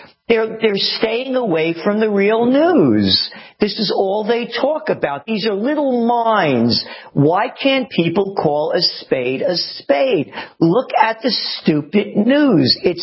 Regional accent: New York, United States; And I'm a New Yorker.

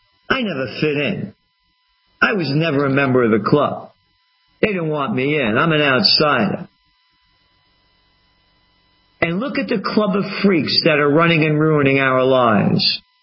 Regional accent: United States; But I am an American, and I don't want my energy and resources wasted on that.

